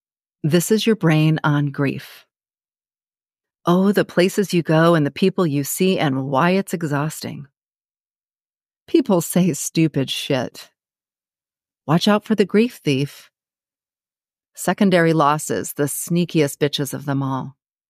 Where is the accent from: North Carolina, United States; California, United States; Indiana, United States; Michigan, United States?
Michigan, United States; Ann Arbor; and of course my hometown, Ann Arbor, Michigan. Go Blue.